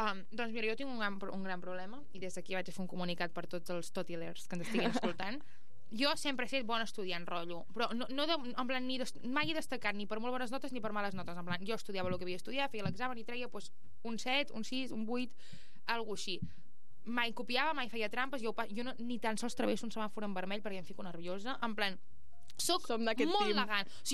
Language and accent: Catalan; Santa Eugènia de Berga, Catalonia, Spain; D'un poble al costat de Vic que es diu Santa Eugènia de Berga.